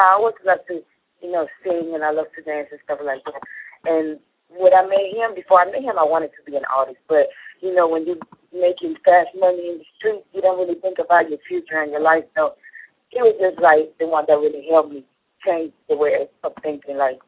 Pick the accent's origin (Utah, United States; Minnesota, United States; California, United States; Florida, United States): Florida, United States; Miami; English is a second language; look, I'm Puerto Rican. I was raised in Miami, but it's nothing but Spanish in Miami, so I still have a strong accent, and I can't help how I talk.